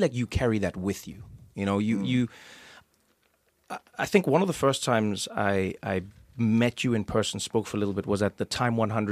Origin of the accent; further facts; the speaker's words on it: South Africa; because I grew up in South Africa, I grew up watching rugby.